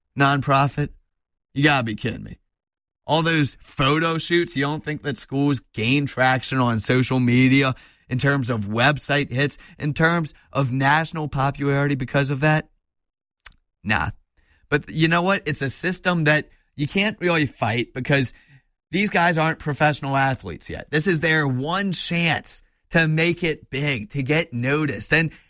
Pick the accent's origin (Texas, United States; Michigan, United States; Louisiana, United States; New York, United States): Louisiana, United States; New Orleans; I remember when I was a kid, I grew up in Uptown New Orleans.